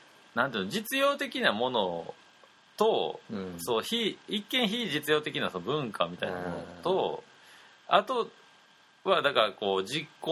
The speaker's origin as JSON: {"language": "Japanese", "town": "Nabari", "region": "Mie", "country": "Japan", "said": "で僕名張出身なんですけど"}